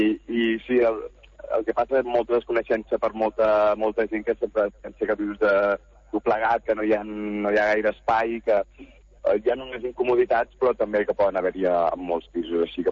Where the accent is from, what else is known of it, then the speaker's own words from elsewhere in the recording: Catalonia, Spain; soc criat més de terra endins, som d'Osona, la família